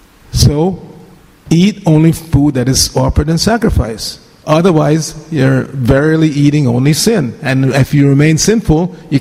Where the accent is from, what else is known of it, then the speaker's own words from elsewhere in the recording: Gujarat, India; I'm from Gujarat, and there's this well-known Gujarati speaker, Bhagavatam, and I have to hear him.